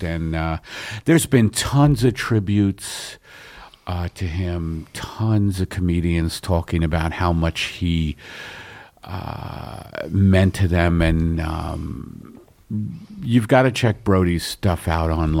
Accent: Brooklyn, New York, United States; I'm from Brooklyn.

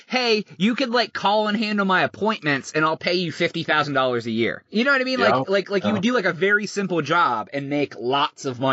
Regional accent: Ohio, United States; we're not from Mansfield, but that's somewhat relatively close to where we're from originally.

